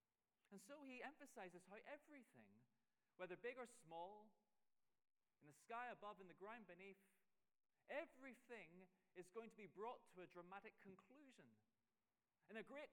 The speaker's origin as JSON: {"language": "English", "town": "Belfast", "region": "Northern Ireland", "country": "United Kingdom", "said": "I come from Belfast, and my hometown, maybe recently you've seen that we have an ability to start fires, usually in inappropriate places."}